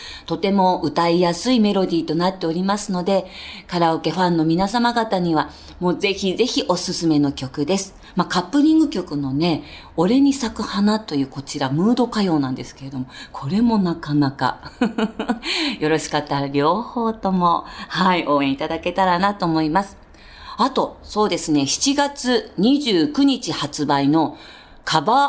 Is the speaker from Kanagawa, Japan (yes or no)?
yes; Kanagawa, Japan; 私、神奈川出身なんですが、関西弁が少しずつこう入ってくるんですね。